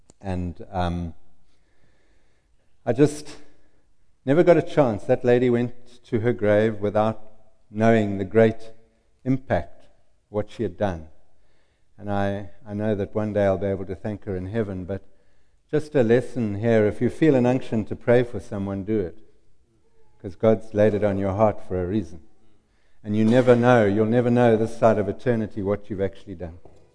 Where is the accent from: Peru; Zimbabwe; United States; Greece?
Zimbabwe; born there; I was born in Zimbabwe. My father opened up a virgin farm out of virgin bush in 1948.